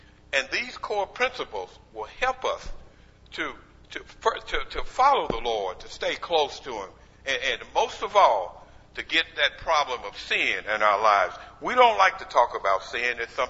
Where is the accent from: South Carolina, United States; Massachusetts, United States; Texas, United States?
Texas, United States; Abilene; I remember as a young lad growing up in Abilene, Texas.